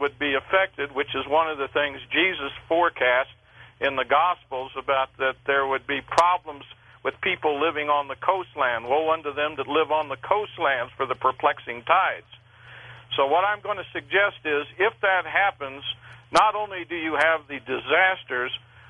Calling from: Westminster, Colorado, United States; Westminster, Colorado.

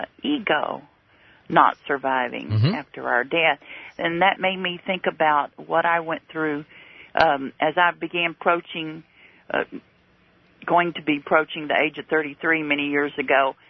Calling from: Knoxville, Tennessee, United States; from Knoxville, Tennessee.

